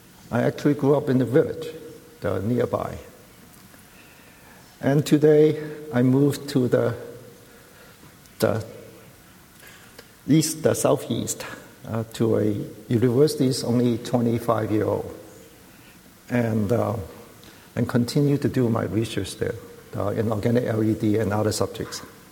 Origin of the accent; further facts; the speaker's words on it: Hong Kong; I came from Hong Kong. Hong Kong is in the south of China. It's a very small place, measuring 20 miles by 20 miles.